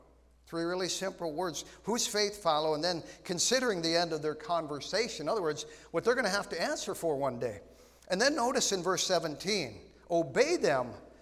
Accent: Grand Forks, North Dakota, United States; I grew up, I went to Sacred Heart over on the east side. I grew up on the Point on the east side.

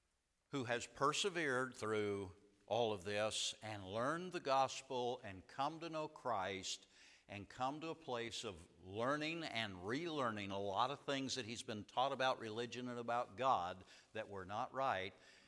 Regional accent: United States; I found myself, especially as an American, having a big problem when I go to Africa. I've been there now 15 years

